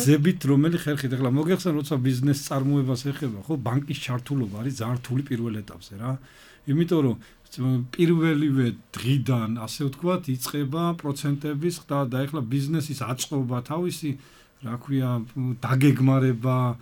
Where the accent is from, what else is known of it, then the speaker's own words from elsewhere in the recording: Kobuleti, Adjara, Georgia; ეხლა ქობულეთიდან ვარ მე წარმოშობით ქობულეთში ცხოვრობ